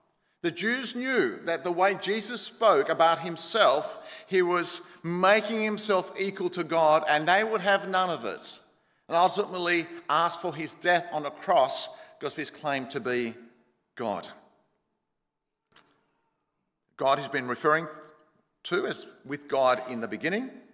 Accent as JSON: {"language": "English", "town": "Marrickville", "region": "New South Wales", "country": "Australia", "tie": "born or raised there", "said": "I remember they were knocking on my doors when I grew up in Marrickville and I was a new believer, had my Bible."}